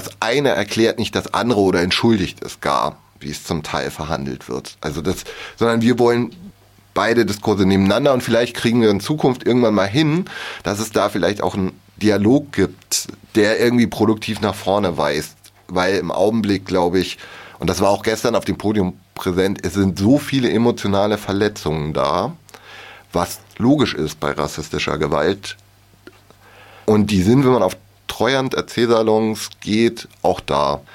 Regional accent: West Germany, Germany; Ich bin ja auch aus Westdeutschland.

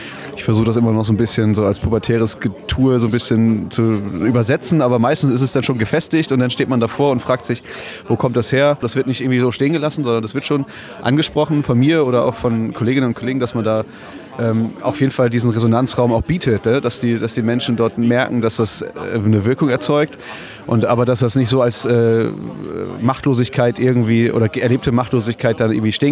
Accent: Saxony, Germany; Ja, also ich komme aus Sachsen

